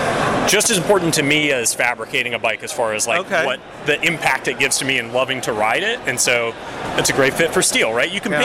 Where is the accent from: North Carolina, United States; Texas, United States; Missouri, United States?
North Carolina, United States; Yeah, I grew up in it. You know, I'm from North Carolina.